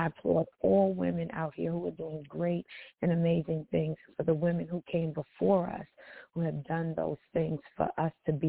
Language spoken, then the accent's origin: English; New York City, New York, United States; For a lot of people who don't know, I was raised in Bed-Stuy, Brevoort Project.